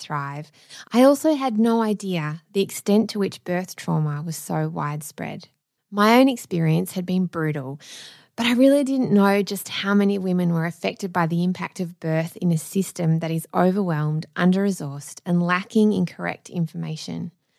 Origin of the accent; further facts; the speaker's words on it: Melbourne, Victoria, Australia; toured my music both here in my hometown, Melbourne, Australia